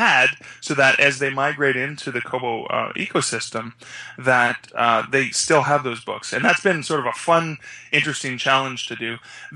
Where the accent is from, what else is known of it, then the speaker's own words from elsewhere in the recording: Canada; I personally, as a writer, as a Canadian, I'm really, really frustrated